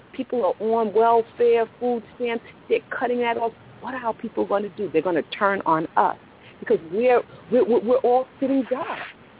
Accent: New York, United States; also born or lived in Washington, D.C. / Maryland; now in Atlanta, United States; I'm not from Atlanta. I'm from New York originally, by way of Washington, D.C., Maryland area.

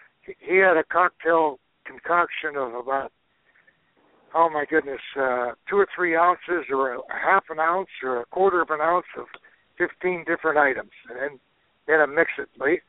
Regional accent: Ohio, United States; also born or lived in North Carolina; now in Georgia, United States; You know, I live in Georgia. We moved here from the Carolinas when I was in Charlotte, from Ohio originally, and my wife fell in love with Georgia

